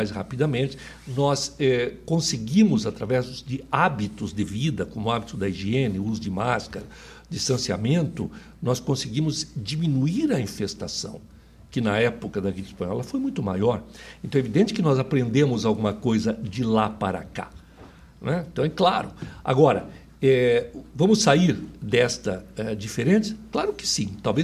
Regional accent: Curitiba, Paraná, Brazil; also born or lived in São Paulo; Você sabe que eu sou curitibano.

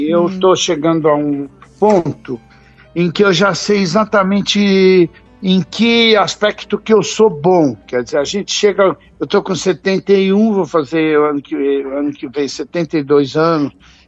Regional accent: São Paulo, Brazil; also born or lived in Rio de Janeiro; now in Salvador, Brazil; eu sou de São Paulo, morei no Rio muitos anos, morei 15 anos no Rio, depois voltei para São Paulo e vim morar na Bahia.

